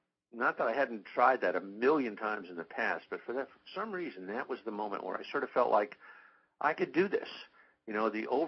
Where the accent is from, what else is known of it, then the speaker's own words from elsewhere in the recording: New York City, New York, United States; I wound up back in New York City, which is my hometown.